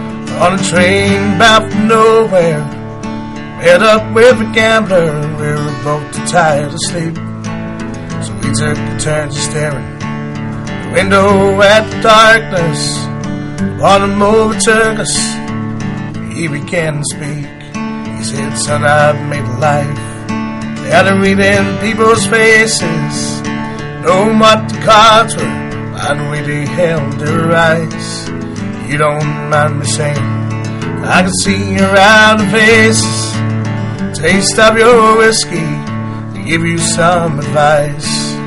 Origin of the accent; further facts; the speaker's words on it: London, United Kingdom; I was born in North London, Holloway Road, born in Red. Went to school in Wood Green.